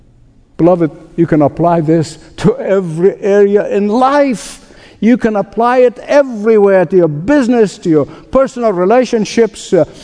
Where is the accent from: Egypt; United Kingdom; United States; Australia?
Egypt; as a boy growing up in Egypt.